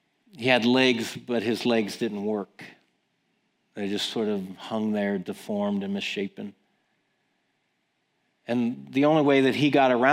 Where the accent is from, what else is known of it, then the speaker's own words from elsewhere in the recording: United States; Well, I'm an American, and the only way I know to carry a kid is on my back.